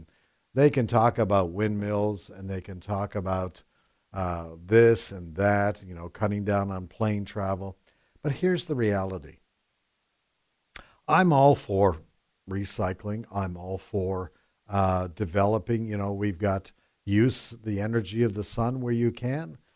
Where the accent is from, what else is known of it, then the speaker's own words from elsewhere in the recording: Canada; I'm from Canada